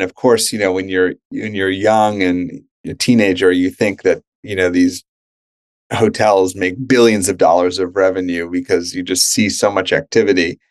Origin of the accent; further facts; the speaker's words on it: New York, United States; So I grew up in New York. My mom is Canadian. My father was born in Germany and then emigrated to the US during the war. So European Canadian parents raised in New York.